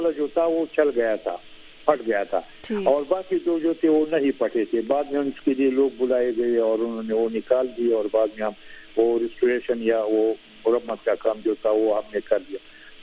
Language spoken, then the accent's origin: Urdu; Swat, Khyber Pakhtunkhwa, Pakistan; لیکن جہاں تک میں سوات کا ہوں